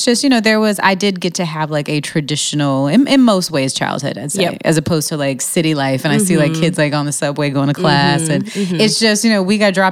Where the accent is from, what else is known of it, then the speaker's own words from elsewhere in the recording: Montgomery, Alabama, United States; also born or lived in Boston; I was born in Boston, Massachusetts, but I was raised in Montgomery, Alabama.